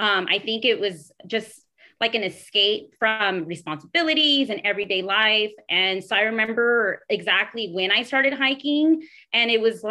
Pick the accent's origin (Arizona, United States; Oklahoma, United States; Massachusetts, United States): Arizona, United States; Phoenix; moved away as an adult; also born or lived in California; And I've was actually raised in Phoenix, Arizona. I was born in California, but I moved when I was about 11, 12 years old. And then I came back to California after I graduated high school